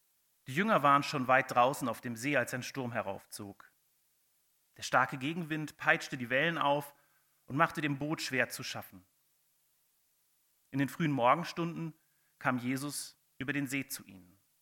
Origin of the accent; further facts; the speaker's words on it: North Rhine-Westphalia, Germany; wir kommen aus Nordrhein-Westfalen, da sind wir mit Frei ganz gut dabei.